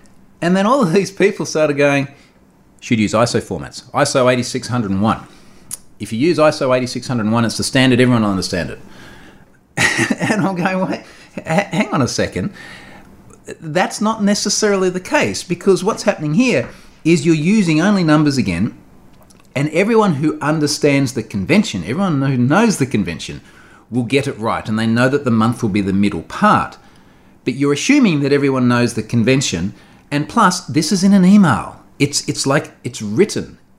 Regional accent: Australia; As you know, I am Australian, and Australia is a very British-orientated country

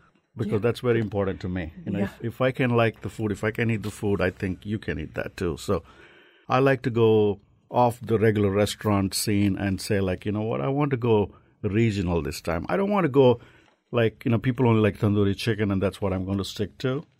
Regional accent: Hyderabad, Telangana, India; I'm from Hyderabad, and we are kings of biryani.

